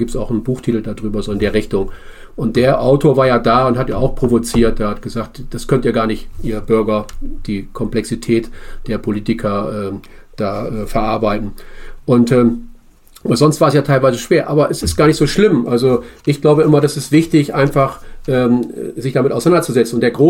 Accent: Bremen, Germany; ich komme aus Bremen

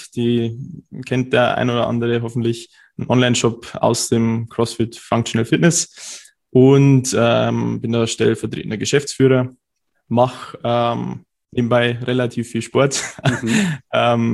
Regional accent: Cham, Bavaria, Germany; Ich komme aus Cham, das ist so 2 Stunden fast weg

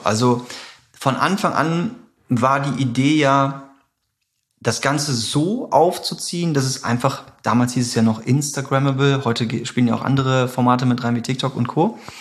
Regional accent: Bergheim, North Rhine-Westphalia, Germany; Ja, ich komme aus Bergheim. Ich zähle mich mal dazu.

